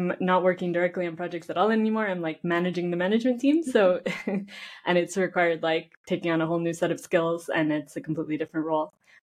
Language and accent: English; Cleveland, Ohio, United States; moved away as an adult; now in Spain; so I'm originally from Cleveland, Ohio area, and my mom's whole side of the family's from there. My father's from Iran, and I moved to Spain when I was